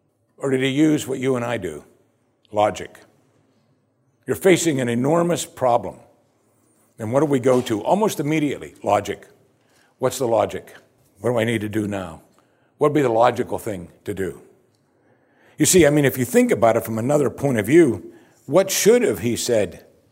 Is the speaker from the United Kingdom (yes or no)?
no; United States; As American Christians, so many of us are so self-absorbed that we think Jesus is in our life for us